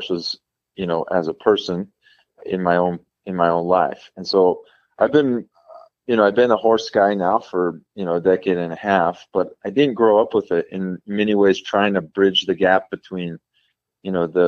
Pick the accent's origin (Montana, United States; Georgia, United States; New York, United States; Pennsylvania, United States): Montana, United States; You know, I grew up in Montana, and my grandfather was like a classic Montana cowboy.